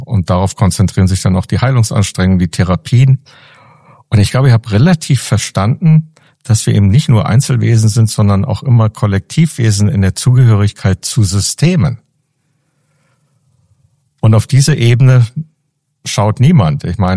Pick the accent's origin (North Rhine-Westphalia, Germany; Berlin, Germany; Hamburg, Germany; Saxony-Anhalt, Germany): Berlin, Germany; ich bin im sozialen Wohnungsbau aufgewachsen in Berlin in den 60er Jahren. Das war relativ sicher.